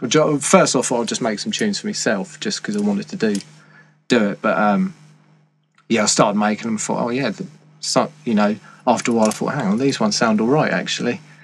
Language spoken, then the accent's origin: English; Ipswich, East of England, United Kingdom; I'm from Ipswich.